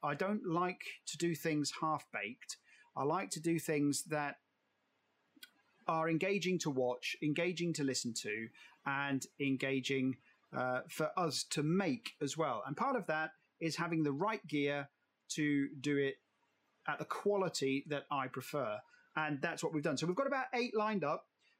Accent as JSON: {"language": "English", "country": "Germany", "tie": "born there", "first_language": "German", "second_language": "English", "said": "But as you know, my mother's German, my father's British, I served in the British Army, I was born in Germany, I could speak German before I could speak English."}